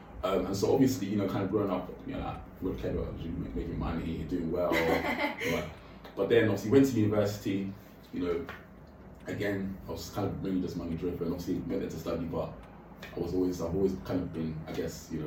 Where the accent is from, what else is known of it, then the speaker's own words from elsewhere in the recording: London, United Kingdom; growing up in London was fine. I went to school in London, school was cool. I went to a boys' school.